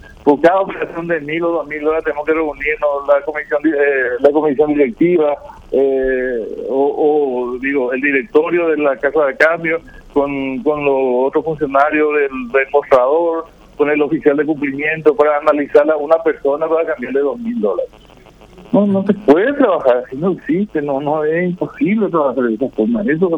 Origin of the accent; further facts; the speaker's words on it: Paraguay; como somos todos los paraguayos también